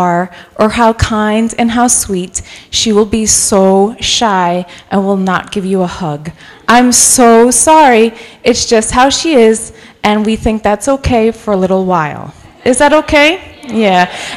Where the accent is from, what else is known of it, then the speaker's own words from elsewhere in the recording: New York City, New York, United States; I am from New York City. I used to have the accent. I lost it in Bible college